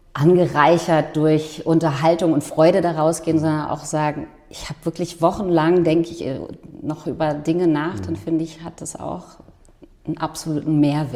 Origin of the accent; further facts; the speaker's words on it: Osnabrück, Lower Saxony, Germany; now in Berlin, Germany; Naja, ich bin in Osnabrück aufgewachsen und seit 2002 bin ich hier.